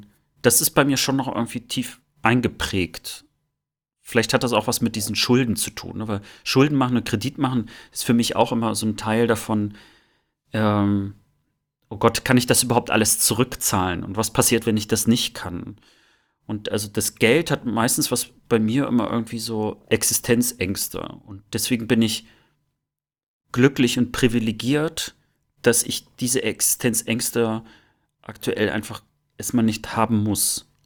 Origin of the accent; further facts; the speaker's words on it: East Germany, Germany; Und ich glaube auch, dass wir dort als Ostdeutsche in der Tat ein bisschen lange Zeit einfach hinterherhinken.